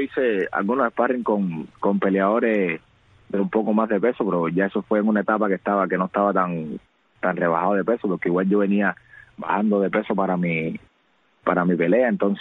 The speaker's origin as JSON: {"language": "Spanish", "country": "Cuba", "moved": "yes", "said": "desde que yo salí de Cuba"}